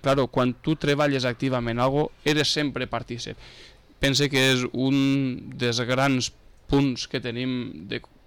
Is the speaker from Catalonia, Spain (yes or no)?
no; Valencian Community, Spain; first language Valencian; la meva llengua materna és el valencià i la meva llengua materna és heretada dels meus antepassats, de mon pare, de m'abuelo, de mon tío, dels meus cosins, dels meus familiars, dels meus amics